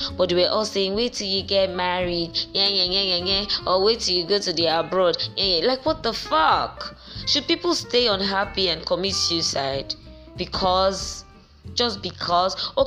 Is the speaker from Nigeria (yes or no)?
yes; Nigeria; English is a second language; I'm a Nigerian. I have a right to speak bad grammar anytime, any day. I'm being a true Nigerian. Yes. After all, Britain or British or English is not my language.